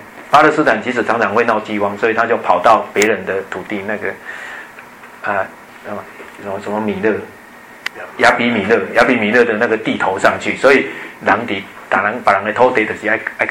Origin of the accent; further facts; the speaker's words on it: Taiwan; 我们台湾人都像这样